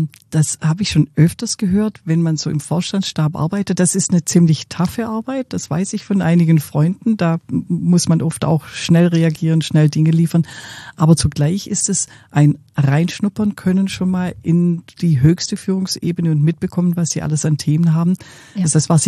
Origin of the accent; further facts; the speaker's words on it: Waiblingen, Baden-Württemberg, Germany; Das ist meine Heimat.